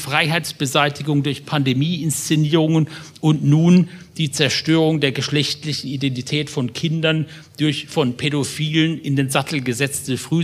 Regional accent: Mannheim, Baden-Württemberg, Germany; born there; Seit ich, geboren 1959 in Mannheim, politisch denken kann

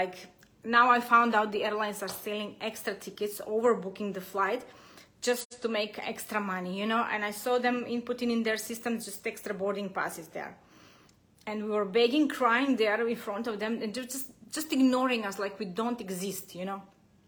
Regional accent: North Macedonia; moved away as an adult; now in Abu Dhabi, United Arab Emirates; I am from Macedonia, but I live in Abu Dhabi for around many years, for around 15 years

